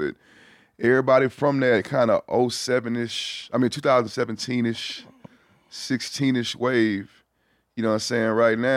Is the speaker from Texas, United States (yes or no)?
yes; Houston, Texas, United States; It's one of them things where, you know, it makes you stronger. You know, being from Houston, I'm cut from, you know